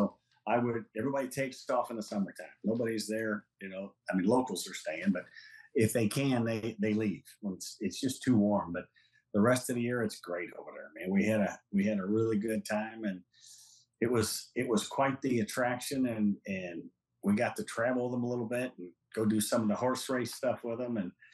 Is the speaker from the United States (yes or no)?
yes; Midwest, United States; I'm a guy from the Midwest with Midwest upbringing